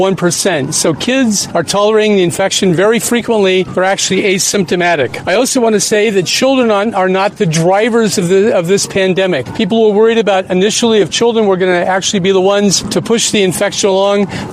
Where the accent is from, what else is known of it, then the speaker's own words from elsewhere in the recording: Santa Monica, California, United States; I'm a pediatrician from Santa Monica, California. I've been in private practice there for 36 years.